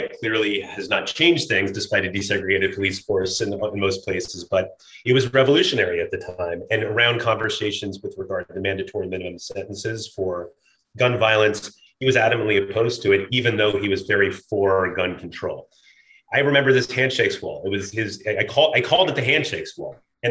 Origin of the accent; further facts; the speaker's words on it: Washington, District of Columbia, United States; so I grew up in Washington, D.C. I was a seventh generation Washingtonian.